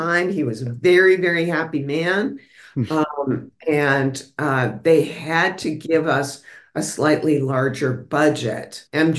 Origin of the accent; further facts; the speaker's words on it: Michigan, United States; look, I came from Michigan. I came out of the blue.